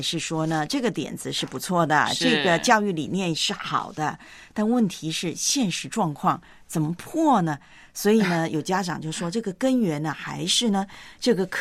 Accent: Taiwan; 之前我小时候在台湾老家读农村的小学也有这样

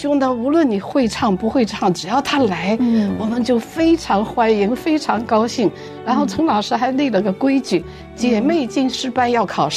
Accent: Shandong, China; 我们起初在上海，后来呢又转到山东。为什么转到山东？因为我是山东人

